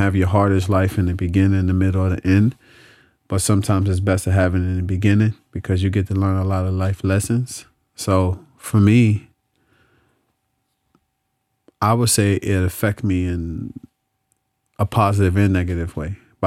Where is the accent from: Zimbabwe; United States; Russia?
United States; Trenton, New Jersey; So, growing up in New Jersey, where I'm from, actually, Trenton, was tough.